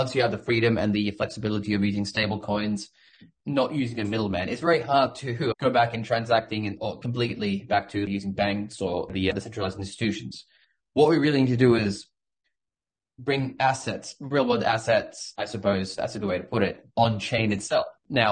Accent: Australia; It's very difficult for us to buy US treasury bills right now as an Australian citizen.

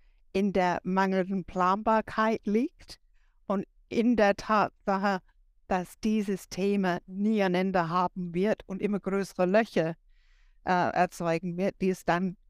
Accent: England, United Kingdom; German is a second language; ich frage jetzt, als Engländerin, der Deutsche neigt dazu, sehr oft irgendwie ein Projekt anzufangen

